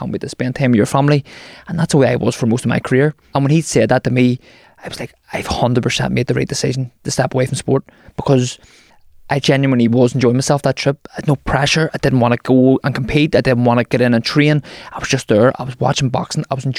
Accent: Belfast, Northern Ireland, United Kingdom; I come from Andytown in West Belfast. Working class area, went to school there, De La Salle.

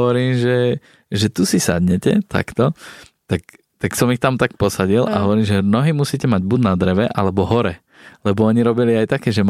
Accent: Trnava, Trnava Region, Slovakia; keď môžu byť dievčatá varované u nás doma v Trnave

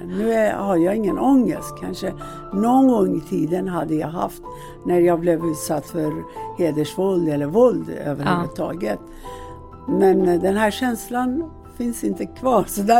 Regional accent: Iran; now in Sweden; och jag ursprungligen kommer jag från Iran.

